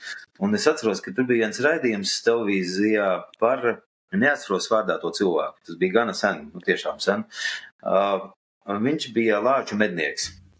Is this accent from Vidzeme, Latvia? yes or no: yes; Cēsis, Vidzeme, Latvia; kaut kad es no Cēsīm, no mazas pilsētas, dzīvoju kaut kur citur